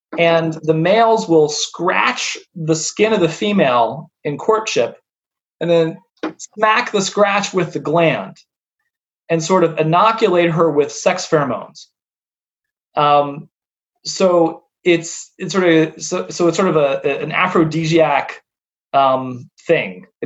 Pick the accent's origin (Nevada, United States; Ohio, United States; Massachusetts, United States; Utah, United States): Ohio, United States; I grew up in Central Ohio, but my family my family's from Philadelphia, so we come to visit.